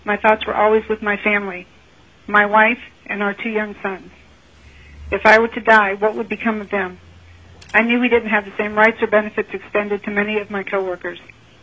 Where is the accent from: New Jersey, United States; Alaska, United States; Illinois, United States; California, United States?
Alaska, United States; Anchorage; I'm from Anchorage, Alaska. I'm a recently retired Air Force.